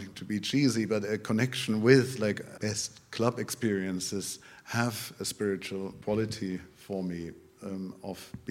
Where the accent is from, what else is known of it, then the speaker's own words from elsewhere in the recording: North Rhine-Westphalia, Germany; English is a second language; Düsseldorf, I mean, it was only 40 kilometers from me, but it was from my hometown